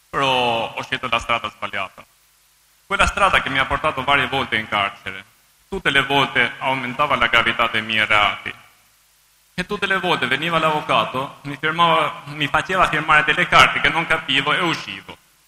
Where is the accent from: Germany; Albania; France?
Albania; Italian is a second language; moved away as an adult; now in Italy; sono arrivato in Italia dall'Albania nel 1996.